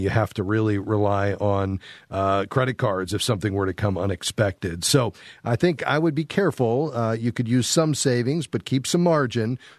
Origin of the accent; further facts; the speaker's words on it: Florida, United States; Okay. Yeah, you know, the challenge is that I'm from South Florida